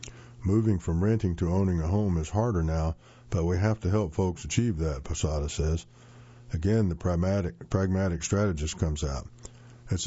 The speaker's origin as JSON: {"language": "English", "region": "Colorado", "country": "United States", "tie": "born or raised there", "said": "I was born and raised in Colorado."}